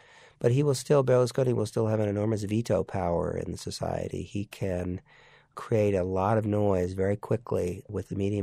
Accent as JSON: {"language": "English", "country": "United States", "said": "I remember as an American observer to this scene"}